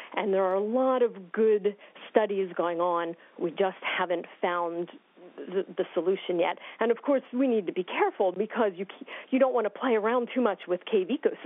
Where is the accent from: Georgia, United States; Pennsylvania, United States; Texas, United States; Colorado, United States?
Pennsylvania, United States; now in Maryland, United States; I live in Maryland. I grew up in Pennsylvania.